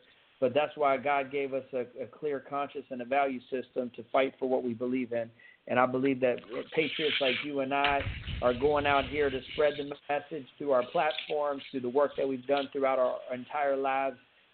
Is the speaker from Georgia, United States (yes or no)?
yes; Fort Benning, Georgia, United States; born there; I was born in Fort Benning, Georgia.